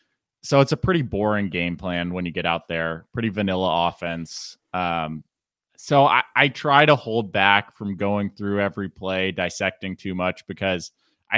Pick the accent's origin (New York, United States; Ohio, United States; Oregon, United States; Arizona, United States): Oregon, United States; I love Oregon. I'm from Oregon, born and raised.